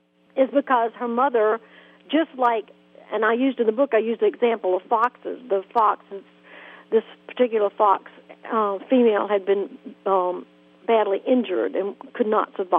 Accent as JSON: {"language": "English", "region": "Georgia", "country": "United States", "tie": "born or raised there", "said": "When I was growing up in South Georgia, I was very, very lucky to have this wonderful mother"}